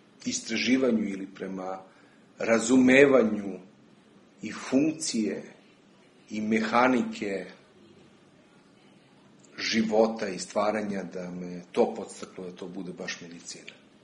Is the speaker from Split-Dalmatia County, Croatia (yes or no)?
yes; Split, Split-Dalmatia County, Croatia; born there; Rođen sam u Splitu, u jednu nedelju, za vreme fudbalske utakmice Hajduk-Partar.